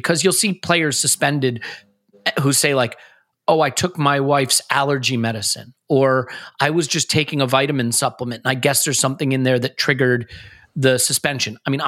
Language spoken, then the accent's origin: English; United States; I grew up in America in the era of steroid baseball.